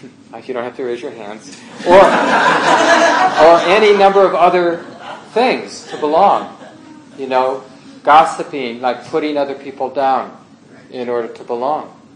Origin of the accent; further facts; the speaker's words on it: Minneapolis, Minnesota, United States; I had this sort of weird experience of growing up in North Minneapolis. Neither of my parents had gone to college.